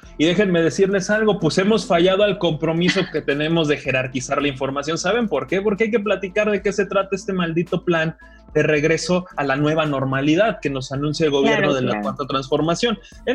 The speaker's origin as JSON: {"language": "Spanish", "country": "Mexico", "said": "es prácticamente nuestra actividad central los fines de semana como mexicanos."}